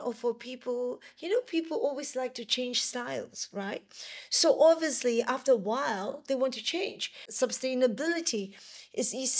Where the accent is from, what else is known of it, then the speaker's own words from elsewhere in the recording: Hong Kong; because I grew up in Hong Kong and it just dawned on me there was this beer.